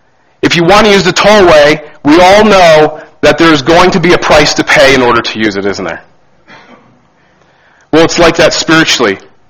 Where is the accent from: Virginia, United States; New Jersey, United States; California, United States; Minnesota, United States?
New Jersey, United States; Growing up in New Jersey, the entire state is tolled.